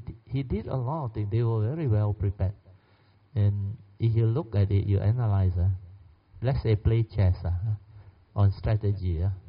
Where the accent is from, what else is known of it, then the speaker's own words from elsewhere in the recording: Malaysia; Now it's about Malaysian identity. We are all Malaysian.